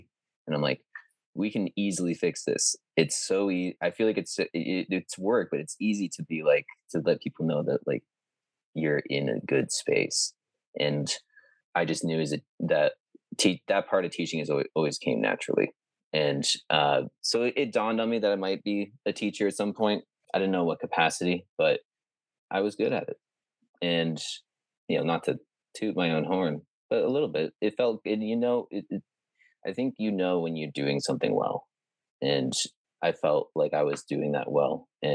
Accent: Maine, United States; moved back to Maine and started community journalism at the Lincoln County News, my hometown paper.

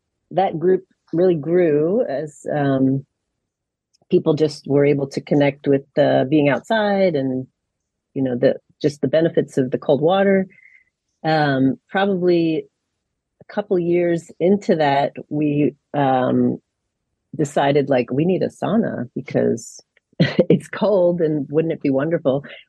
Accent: Philadelphia, Pennsylvania, United States; now in Maine, United States; I'm from Pennsylvania originally, Philadelphia area. Moved to Maine to work for the park, the national park

